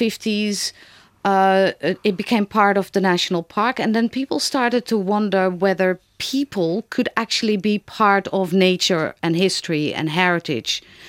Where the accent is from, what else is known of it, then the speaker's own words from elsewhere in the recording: Netherlands; I'm from Holland.